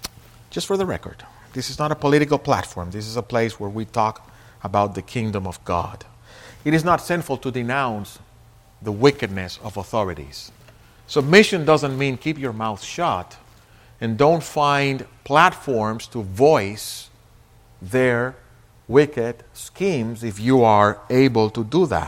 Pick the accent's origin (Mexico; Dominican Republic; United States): Dominican Republic; I'm from the Dominican. That's why I say it.